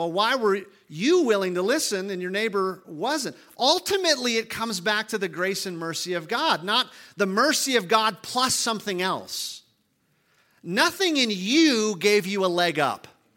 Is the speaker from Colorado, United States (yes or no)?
no; Minnesota, United States; Now, I'm from Minnesota. I love the Minnesota Vikings